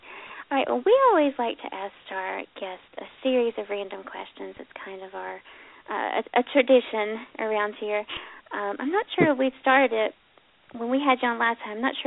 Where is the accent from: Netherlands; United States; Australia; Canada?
United States; the South; accent: southern; a lot of times people, because of my southern accent, don't understand what I'm saying